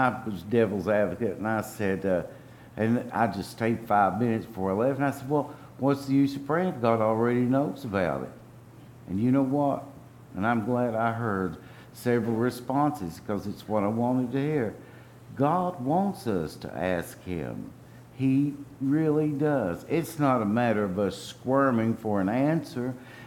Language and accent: English; Kentucky, United States; It took place in my home state in old Kentucky.